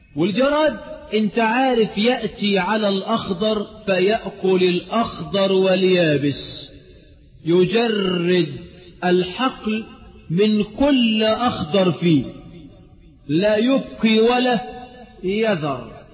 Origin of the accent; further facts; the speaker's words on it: Egypt; كمصريين لما نلاقي واحد كده ربنا خلقه وبلغ مبلغ الرجال وما بيطلعلوش دقن